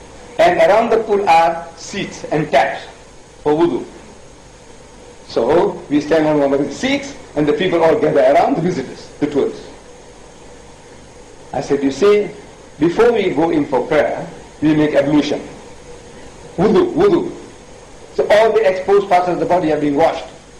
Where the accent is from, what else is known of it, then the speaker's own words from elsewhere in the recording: South Africa; Because when they look at me in my country, I'm an Indian. I look like an Indian.